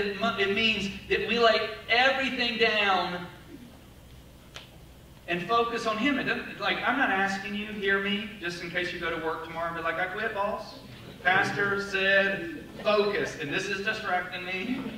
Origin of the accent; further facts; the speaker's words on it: North Carolina, United States; I grew up in the South. Like, I'm from North Carolina originally, Central North Carolina.